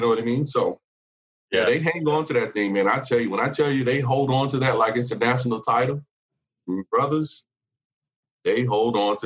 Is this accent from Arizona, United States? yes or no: yes; Phoenix, Arizona, United States; I'm from Phoenix. I'm from South Phoenix. I grew up 15 minutes, 20 minutes from your campus.